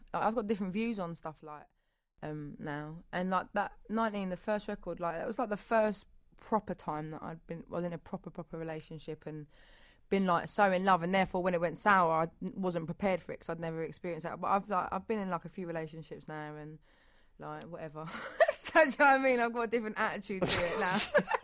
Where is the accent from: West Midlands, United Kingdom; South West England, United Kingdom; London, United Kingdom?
London, United Kingdom; Yeah, well, I grew up in North London till I was 10. Might be that, I don't know. Maybe it's just because we're not posh like some of the other girls that come from London.